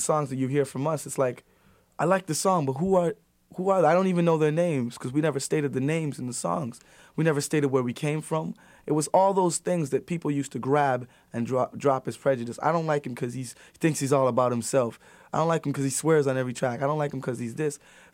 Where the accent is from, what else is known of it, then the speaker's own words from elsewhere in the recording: Jamaica; Plus, I'm from Jamaica. You know, I could talk potwap on the microphone